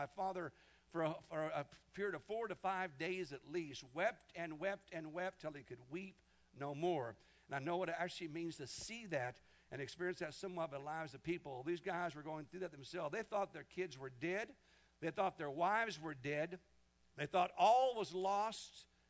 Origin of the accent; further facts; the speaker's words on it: Kansas, United States; In the church I was raised in Kansas, this young lady in her teens, about 17 years old now, she'd gone through a very, very rough life.